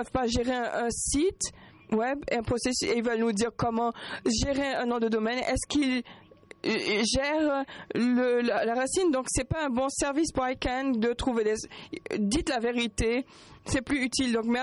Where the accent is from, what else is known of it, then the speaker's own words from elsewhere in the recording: India; je suis de l'Inde.